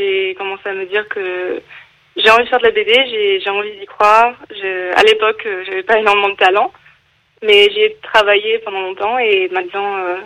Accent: England, United Kingdom; French is a second language; bah, je suis anglaise de base, donc...

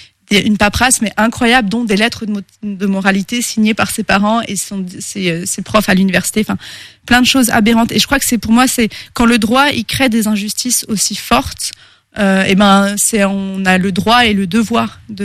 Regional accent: France; also born or lived in India; moi, en tant que Française, je peux aller vivre, j'ai vécu en Inde

